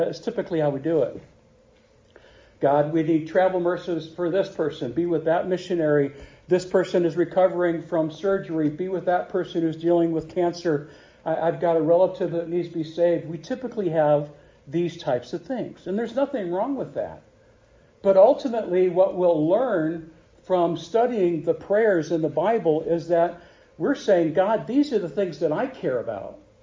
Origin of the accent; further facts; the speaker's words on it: St. Louis, Missouri, United States; I was not a fit for that congregation. I grew up in St. Louis. This was a small town.